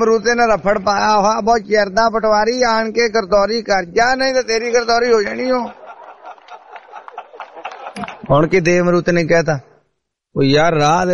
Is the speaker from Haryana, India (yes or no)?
no; Tashpur, Punjab, India; ਲੋਹੀਆਂ ਖਾਸ ਤੋਂ ਸੀਚੇਵਾਲ ਸਿੱਧਾ ਹੀ ਤੇ ਰਾਜ ਸਾਡਾ ਪਿੰਡ ਤਾਸ਼ਪੁਰ ਆਉਣਾ ਵਾ